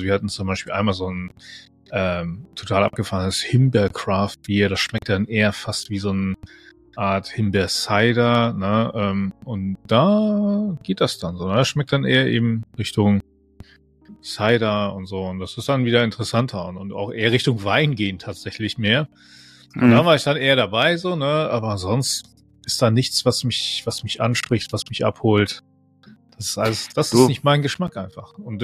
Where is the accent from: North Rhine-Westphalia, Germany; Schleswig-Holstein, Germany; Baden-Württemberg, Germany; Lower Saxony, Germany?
Lower Saxony, Germany; da wo ich groß geworden bin, ist Emsland.